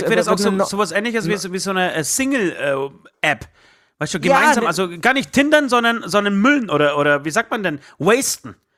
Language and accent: German; Katowice, Silesian Voivodeship, Poland; meine Familie oder ich komme aus Katowice, grob Tichau, Katowice, Oberschlesien. Und das ist so eine hässliche Gegend, wirklich.